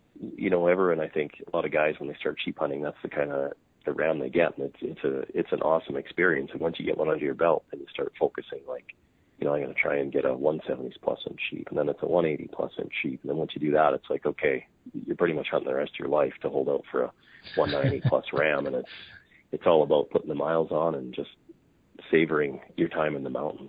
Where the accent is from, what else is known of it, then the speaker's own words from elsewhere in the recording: Calgary, Alberta, Canada; I was born and raised in Calgary, and I reside in Calgary right now. It's about 3.5 hours north of the Montana border, 4 hours north.